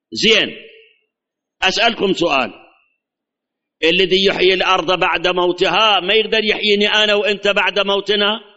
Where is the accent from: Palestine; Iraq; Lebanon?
Iraq